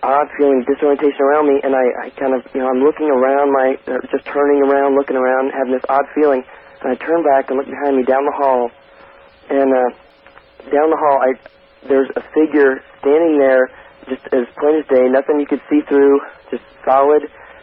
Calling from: Overland Park, Kansas, United States; Yeah, Art, I'm calling from Overland Park, Kansas.

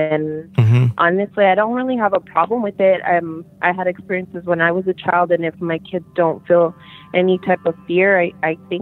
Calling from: Yuma, Arizona, United States; I'm calling from Yuma, Arizona.

